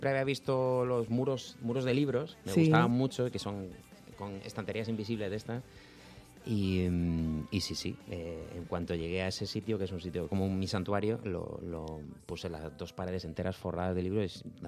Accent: Region of Murcia, Spain; Soy murciano.

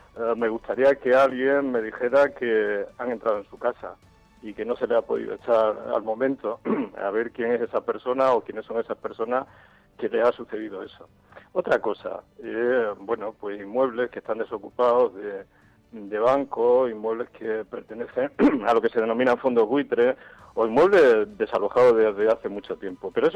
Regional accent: Extremadura, Spain; Soy extremeño y reivindico el tren

